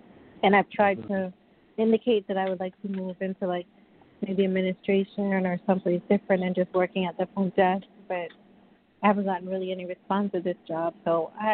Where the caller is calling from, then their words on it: New York, United States; I'm calling from New York.